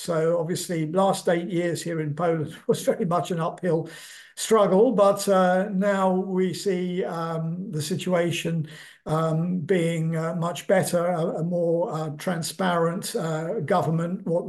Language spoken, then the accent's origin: English; London, United Kingdom; born there; So I was born in London. Both of my parents were Polish emigres who ended up in the UK after the end of the Second World War